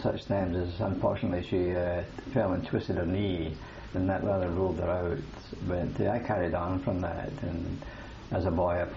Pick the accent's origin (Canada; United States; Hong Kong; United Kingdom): United Kingdom; Kilmarnock, Scotland; born there; I was born in Scotland, in a town of Kilmarnock in particular. It's a town with a population of about 40,000 and approximately about 30 miles from Glasgow.